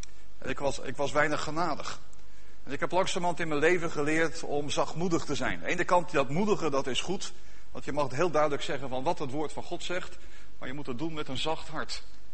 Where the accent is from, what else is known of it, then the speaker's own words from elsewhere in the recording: Netherlands; Dat is denk ik wel iets wat wij als Nederlanders mooi vinden.